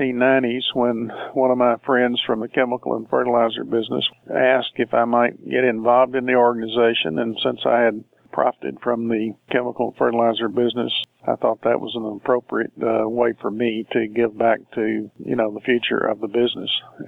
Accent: Texas, United States; My background includes growing up in East Texas near the Louisiana border in an area that's known for timber and sawmilling and forestry and et cetera, more than some other ag issues.

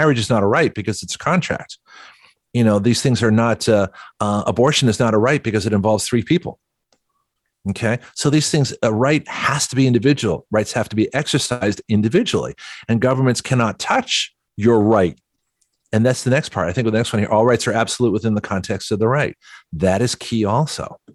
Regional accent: Toronto, Ontario, Canada; born there; because I was born in Toronto.

